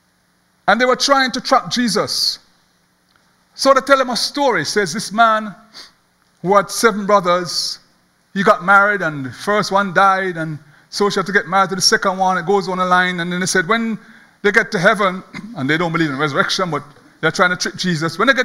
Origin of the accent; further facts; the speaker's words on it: Jamaica; I'm from Jamaica